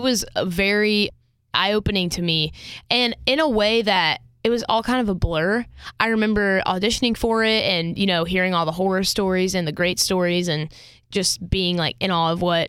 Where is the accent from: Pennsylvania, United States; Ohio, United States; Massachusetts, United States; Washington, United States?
Ohio, United States; Chillicothe; also born or lived in Columbus; But I was born in Columbus, and then I grew up in Chillicothe, Waverly area, and graduated from Waverly High School.